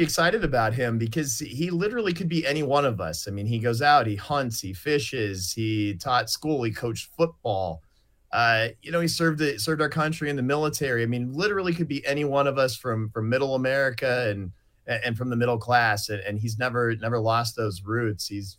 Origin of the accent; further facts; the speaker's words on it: Minnesota, United States; now in Nebraska, United States; I was born and raised in Minnesota, and then I moved to Nebraska later.